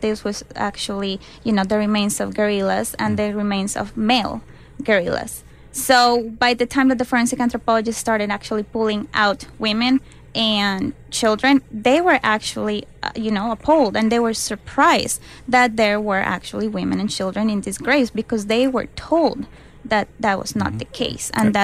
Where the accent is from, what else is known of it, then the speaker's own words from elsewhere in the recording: Colombia; Yes, actually, I'm from Colombia. My focus probably is Colombia, just because of the fact that I'm from there.